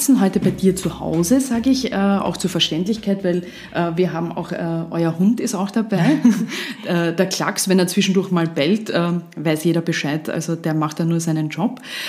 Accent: Austria; Das Coronavirus bestimmt jetzt ja auch bei uns in Österreich immer mehr unseren Alltag.

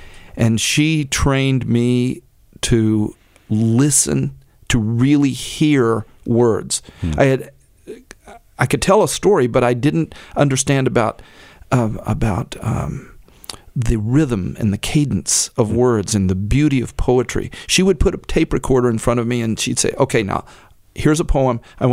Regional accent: Oakville, Texas, United States; It's named for all of the beautiful live oaks that grow down there. Oakville is my hometown.

